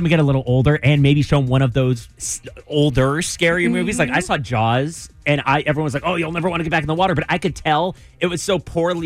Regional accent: Canada; as Canadian as I am

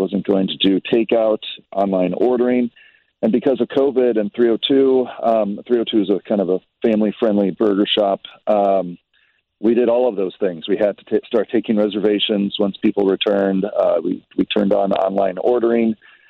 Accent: Wheaton, Illinois, United States; I grew up in Wheaton. I would say I'll probably die in Wheaton.

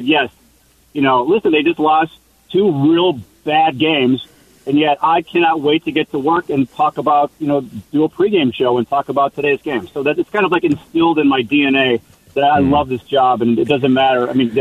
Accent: Chicago, Illinois, United States; I'm from Chicago.

